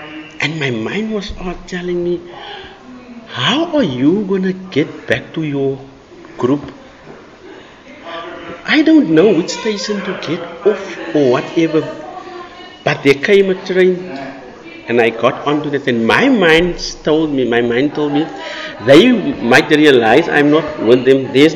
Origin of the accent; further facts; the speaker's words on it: South Africa; I told him, I'm from South Africa and I really don't know what to do now.